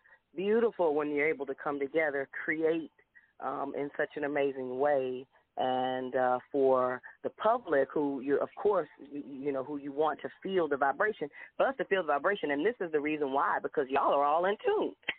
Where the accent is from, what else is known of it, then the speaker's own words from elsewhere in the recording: Texas, United States; I'm from Texas, y'all. It's always going to be a guitar to me.